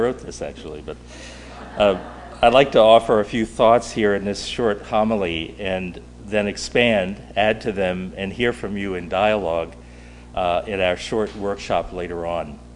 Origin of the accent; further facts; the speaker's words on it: Atlantic City, New Jersey, United States; I grew up in Atlantic City, New Jersey, in the African American community and in the Black church.